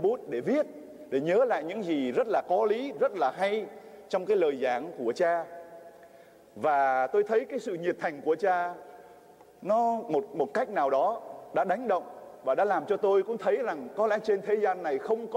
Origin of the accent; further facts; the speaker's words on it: Tân Sa Châu, Ho Chi Minh City, Vietnam; moved away; tôi lớn lên ở xứ bên Việt Nam, xứ Tân Sa Châu. Thì trong thời gian mình lớn lên ở Tân Sa Châu